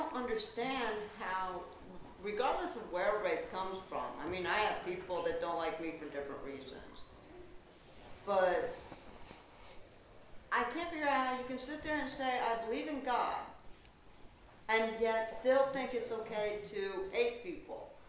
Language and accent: English; Pennsylvania, United States; Like I said, I grew up in Pennsylvania.